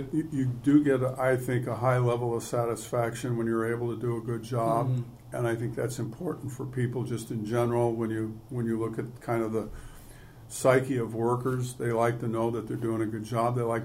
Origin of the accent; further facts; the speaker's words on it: Portland, Oregon, United States; I've been a native Oregonian. I was born here and in Portland, and so I've lived my whole life in Oregon